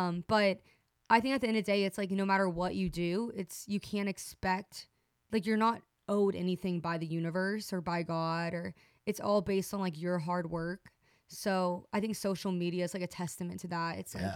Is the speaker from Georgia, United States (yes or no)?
yes; Marietta, Georgia, United States; So I grew up in between the city and country. I grew up in Marietta, Georgia.